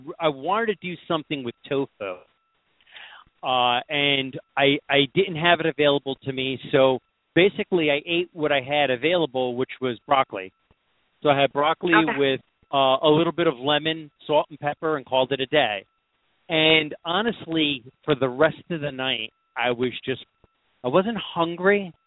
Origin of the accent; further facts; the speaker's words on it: New York, United States; And, you know, I'm from New York